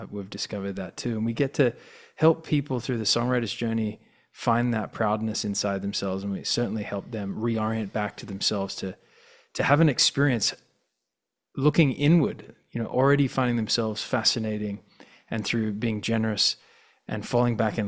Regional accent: Australia; I'm being very Australian

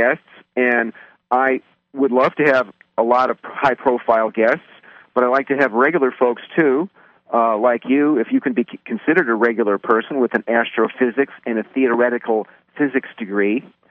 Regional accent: United States

